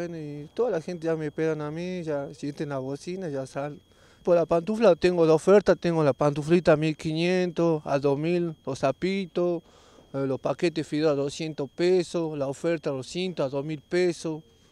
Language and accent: Spanish; Salta, Argentina; Vengo de Salta Capital